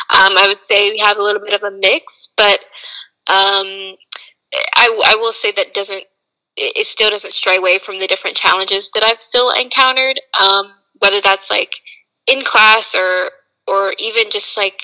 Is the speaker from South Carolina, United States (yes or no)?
no; Georgia, United States; and I'm originally from Georgia, going to school in North Carolina.